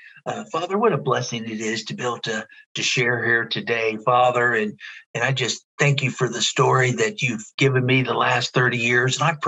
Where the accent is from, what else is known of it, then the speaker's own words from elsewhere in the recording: Ohio, United States; I grew up near the Cincinnati area, north of Cincinnati, real small town, 1,000-people town.